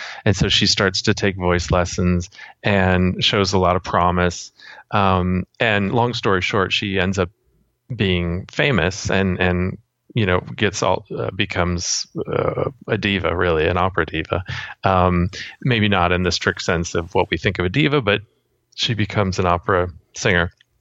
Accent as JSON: {"language": "English", "region": "Minnesota", "country": "United States", "tie": "born or raised there", "said": "And I grew up in Minnesota, which is not too far from Nebraska."}